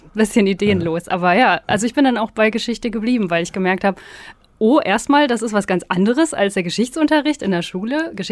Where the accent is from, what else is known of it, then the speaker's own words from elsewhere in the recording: North Rhine-Westphalia, Germany; Also ich komme hier aus der Region, aus der Nähe von Bielefeld.